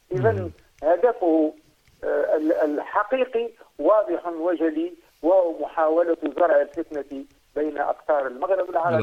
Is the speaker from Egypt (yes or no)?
no; Tunisia; بدعوى وجود الغريبة عندنا في تونس مثلا